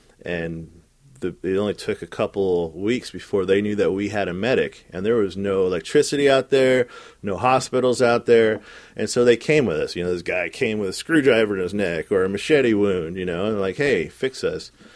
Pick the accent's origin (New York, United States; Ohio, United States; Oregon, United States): Oregon, United States; Blue River; also born or lived in McKenzie Bridge, United States; I grew up in Blue River, Oregon, Mackenzie Bridge, Oregon. It's a small little logging town.